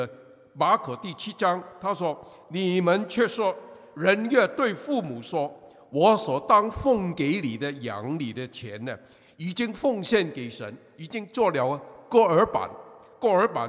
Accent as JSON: {"language": "Chinese", "country": "China", "said": "第二个就是我们中国人，我们礼义之邦5000年来一直是一个孝道的重视这个 的国家"}